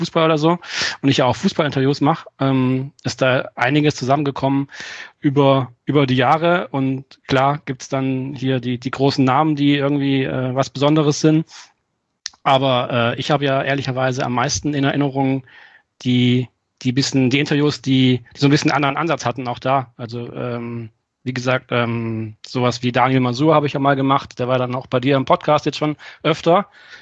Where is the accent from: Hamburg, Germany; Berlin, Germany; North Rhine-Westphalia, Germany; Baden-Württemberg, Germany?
Baden-Württemberg, Germany; Friedrichshafen; born there; hier bei mir in Friedrichshafen, wo ich geboren bin